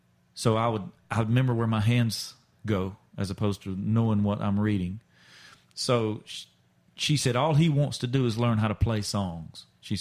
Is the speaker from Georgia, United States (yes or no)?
yes; Lyons, Georgia, United States; South Georgia, a little town called Lyons, Georgia.